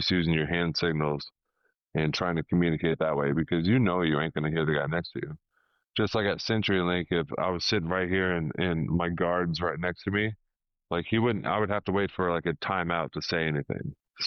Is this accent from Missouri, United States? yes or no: yes; Missouri, United States; Again, I'm from Missouri, so he was kind of the older male kind of influence in my life that I would see every day.